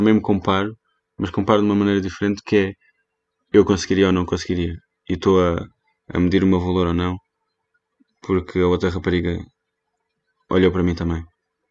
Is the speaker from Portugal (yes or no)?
yes; Portugal; foi o facto de estar lá, ser de Portugal, a maior parte deles, ou sou da Alemanha, ou sou de outro sítio qualquer, não fazem a mínima ideia de onde é que eu vim